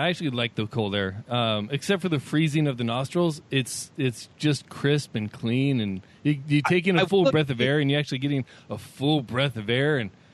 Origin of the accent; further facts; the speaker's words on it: California, United States; I grew up in California. I'm not moving back.